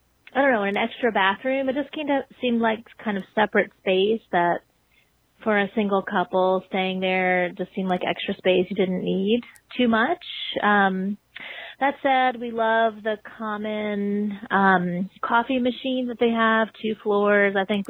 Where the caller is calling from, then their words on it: Pennsylvania, United States; I'm calling from Pennsylvania with a review of the Cromwell.